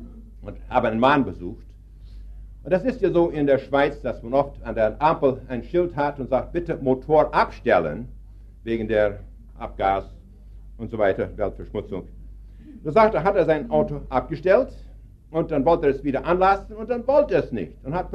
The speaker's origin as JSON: {"language": "German", "country": "Canada", "second_language": "German", "lives_now": "Germany", "said": "Ich komme ja aus Kanada und da musste ich hier in Deutschland nochmal etwa die Sprache lernen."}